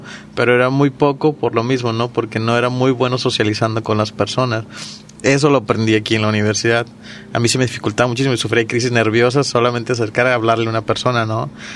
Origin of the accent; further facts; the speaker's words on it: Tomatlán, Jalisco, Mexico; also born or lived in Puerto Vallarta; vengo del municipio de Tomatlán. De aquí a Vallarta me fui a los 5 años. A los 17 regreso aquí a Vallarta nuevamente a entrar a la licenciatura.